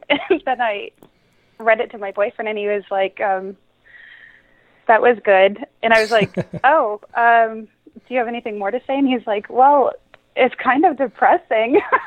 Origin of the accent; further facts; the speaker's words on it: Florida, United States; We're from Florida.